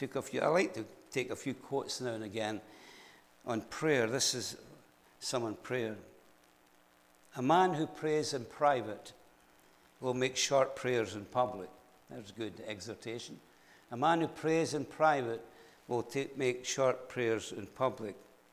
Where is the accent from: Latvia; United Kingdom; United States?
United Kingdom; Scotland; I'm Scottish and some Indian people are some of you are American